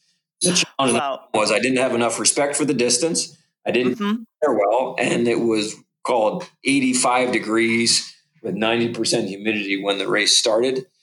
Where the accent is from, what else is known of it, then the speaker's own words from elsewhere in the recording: New York City, New York, United States; I grew up in the New York City area. So running that particular marathon had some relevance for me.